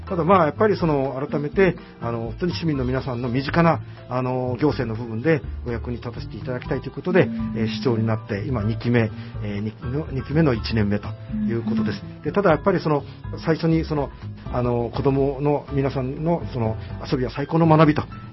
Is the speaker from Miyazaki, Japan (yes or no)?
yes; Nobeoka, Miyazaki, Japan; 延岡の緑ヶ丘の出身ですけれども、はい、私は子供の時からですね、正確に言いますと小学校5年からですけれども